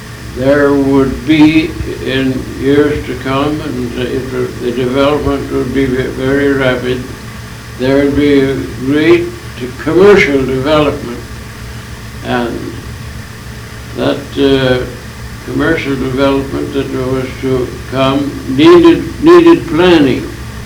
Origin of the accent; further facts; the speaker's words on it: Sioux Falls, South Dakota, United States; born there; And I was born in Sioux Falls, South Dakota.